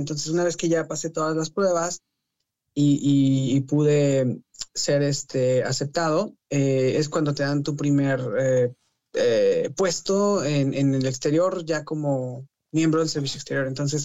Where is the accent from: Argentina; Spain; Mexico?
Mexico; San Luis Potosí; also born or lived in Mexico City; yo pues soy originario de San Luis Potosí. Nací en Ciudad de México, pero bueno, realmente ahí no fue mi niñez. Fue todo en San Luis Potosí, me considero de esa entidad federativa. Ahí en México.